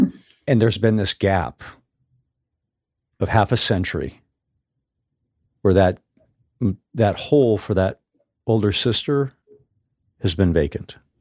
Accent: Arizona, United States; growing up in Northern Arizona, very conservative.

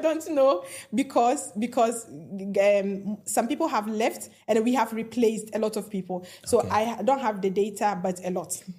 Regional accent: Belgium; I'm from Belgium, of course

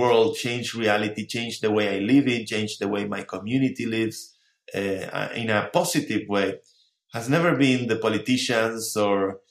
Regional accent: Argentina; You know, I come from Argentina, which is a developing country.

